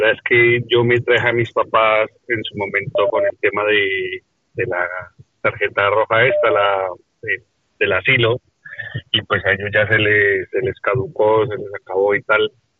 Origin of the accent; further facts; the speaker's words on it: Colombia; now in Spain; Tengo la nacionalidad, sí, yo soy colombiano.